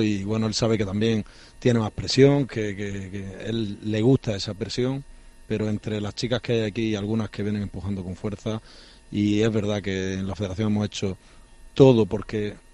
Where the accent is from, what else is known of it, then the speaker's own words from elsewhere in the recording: Motril, Andalusia, Spain; voy a buscar un hueco para poder bajarme y estar en mi pueblo, en Motril, con mi familia